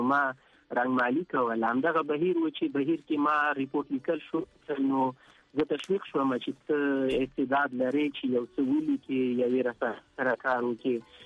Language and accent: Pashto; Paktia, Afghanistan; زه اصلن د پکتیا دی اریو بیا ما او په اریو کې اکثرا ځاګی او اوسېږي نو زم د ځاګی یم